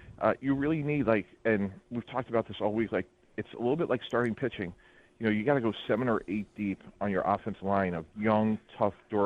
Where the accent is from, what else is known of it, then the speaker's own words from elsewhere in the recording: New York, United States; born there; You know, I was born in New York, and to come back here, and we've had a lot of fun all week.